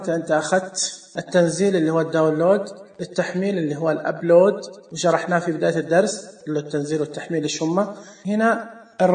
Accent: Saudi Arabia; هنا السعودية مثلا، عندنا في السعودية هنا خوادم

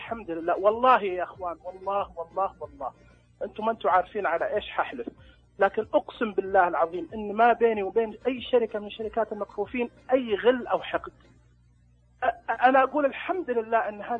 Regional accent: Taif, Makkah Province, Saudi Arabia; يصير عندنا في الطائف الخيام الصيفية هذه

